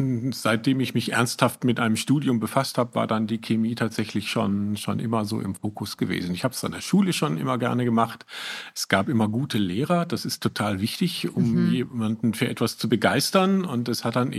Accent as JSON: {"language": "German", "region": "North Rhine-Westphalia", "country": "Germany", "tie": "born there", "said": "ich komme gebürtig aus dem Münsterland und habe dann dort studiert."}